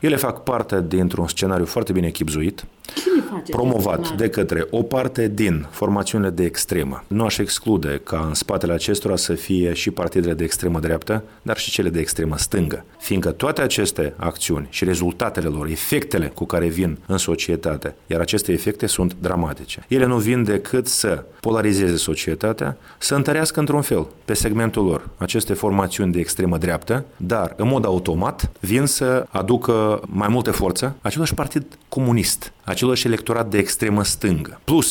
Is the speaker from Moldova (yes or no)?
yes; Moldova; noi suntem moldoveni ca cetățeni acestei țări, ca națiune civică moldovenească a țării noastre